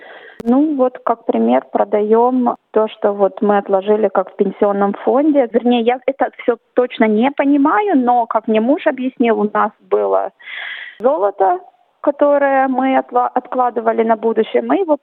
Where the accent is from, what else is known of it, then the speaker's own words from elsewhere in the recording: Russia; born there; Кстати, я родилась в России. Я родилась в России.